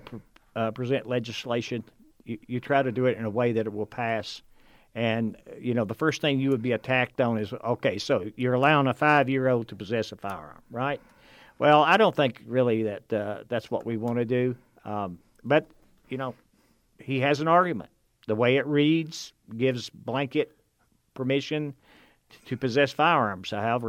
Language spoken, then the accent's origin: English; Kentucky, United States; Of course, I'm from Eastern Kentucky, and I was raised with guns in the house.